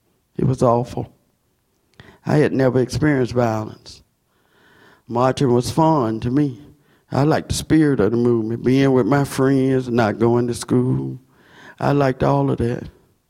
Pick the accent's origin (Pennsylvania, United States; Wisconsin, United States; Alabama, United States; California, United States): Alabama, United States; Selma; that my hometown, Selma, Alabama, would be the battleground for voting rights in these United States.